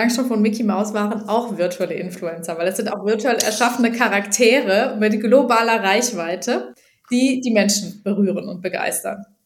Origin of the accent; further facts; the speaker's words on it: Germany; Also, ich bin Deutsche, geborene Deutsche.